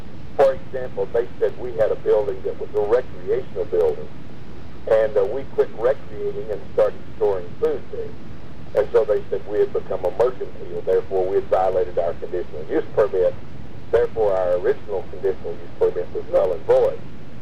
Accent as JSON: {"language": "English", "region": "the South", "country": "United States", "tie": "born or raised there", "said": "I grew up in the South back in the 50s"}